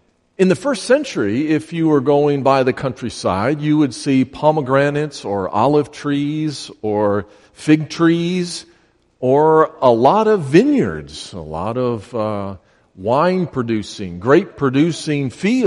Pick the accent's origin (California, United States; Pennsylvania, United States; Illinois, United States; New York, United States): Illinois, United States; Chicago; Now, I'm from Chicago, and I never planted a field.